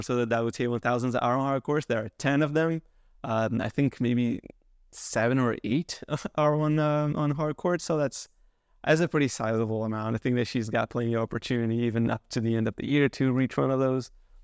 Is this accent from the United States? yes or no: no; Canada; it's extremely frustrating for me, especially as a Canadian.